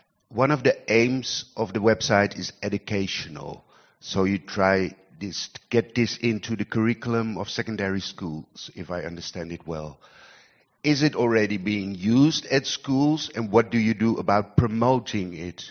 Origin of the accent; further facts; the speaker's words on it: Amsterdam, North Holland, Netherlands; from Amsterdam.